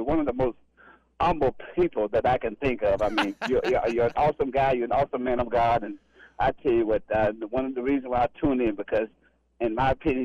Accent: Tennessee, United States; I live in Texas. I'm not sure your program is from where you live in, but I'm originally from Tennessee.

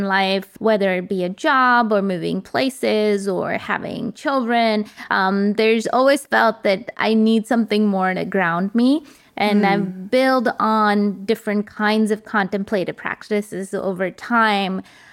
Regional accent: India; I grew up in India, and actually, I grew up on a campus of a hospital

